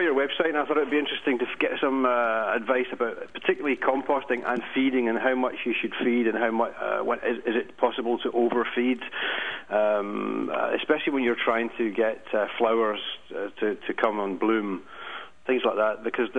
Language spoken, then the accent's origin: English; United Kingdom; moved away; Yeah, I'm British. I'm an expat. I work over here and have been here for just about 5 years now, yes.